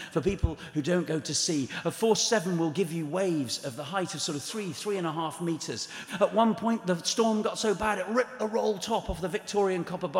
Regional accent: United Kingdom; I am British.

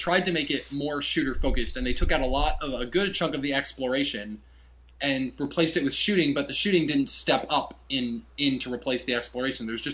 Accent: New Jersey, United States; I played Rutgers because I'm from New Jersey.

